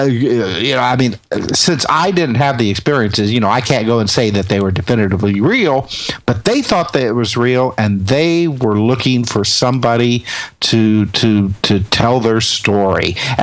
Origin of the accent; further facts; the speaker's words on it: Indiana, United States; I mean, I was more interested in, growing up in Indiana, you know, I mean, as a race capital of the country.